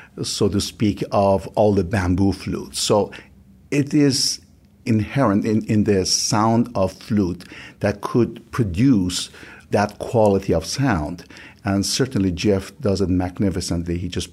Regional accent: Iran; I grew up in Iran, fascinated by the sound of the Persian bamboo flute called ney.

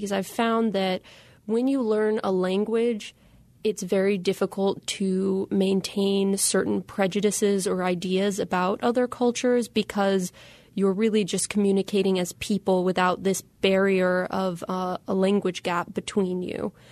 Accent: Washington, District of Columbia, United States; But for me, growing up in Washington, D.C., especially during that time in the early 2000s and in the wake of 9/11

